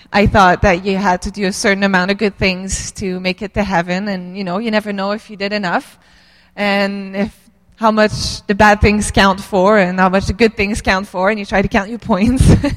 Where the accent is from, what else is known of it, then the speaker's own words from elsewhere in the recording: Quebec, Canada; I grew up in Quebec, most of you know, and it's a Catholic province